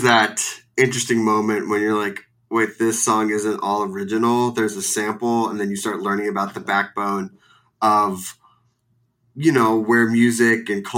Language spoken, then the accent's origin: English; Philadelphia, Pennsylvania, United States; I'm from Philly and the Philly special is like a Yingling and a shot of whiskey.